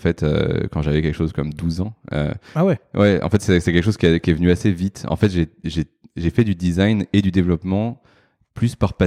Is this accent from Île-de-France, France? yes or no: yes; Paris, Île-de-France, France; Je suis un Français et Parisien pur souche.